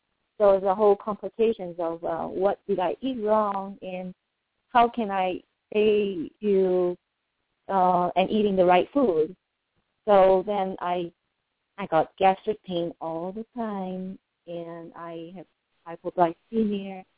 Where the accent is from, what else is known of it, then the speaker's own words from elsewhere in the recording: Singapore; I grew up in Singapore, and our typical staple food are rice, noodle, and bread.